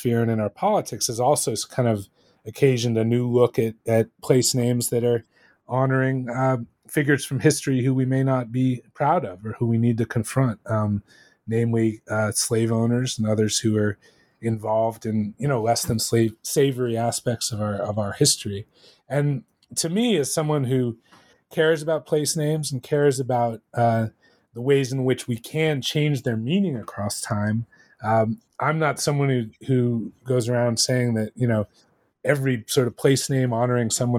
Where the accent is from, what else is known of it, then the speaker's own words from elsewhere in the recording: New York, United States; And I think that that's one of the wonderful things about being a New Yorker is that we all have those places.